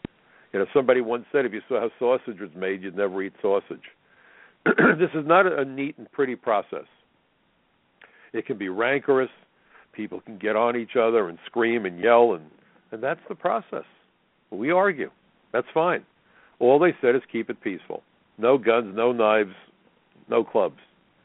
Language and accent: English; United States; I'm registered as a Democrat, but first and foremost I'm an American